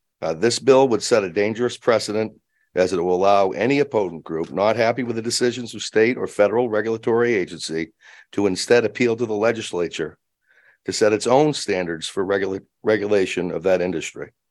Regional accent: Jonesport, Maine, United States; I'm from Jonesport, and I'm here to oppose LD 586.

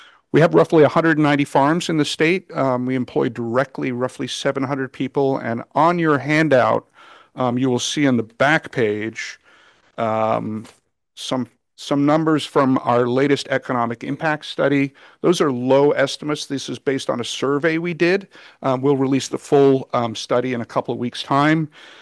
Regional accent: Gardner, Maine, United States; I'm the Executive Director of the Maine Aquaculture Association. I come from Gardner.

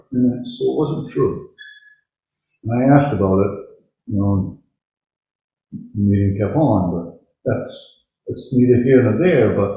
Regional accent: Belfast, Northern Ireland, United Kingdom; But by growing up in Belfast, you know, I remember when the bypass did come

